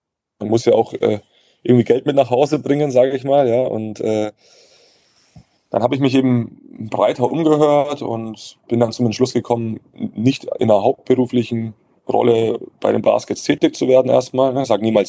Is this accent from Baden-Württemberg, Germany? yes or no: no; Würzburg, Bavaria, Germany; dass ich das geschafft habe, in meiner Heimatstadt, mich da so durchzubeißen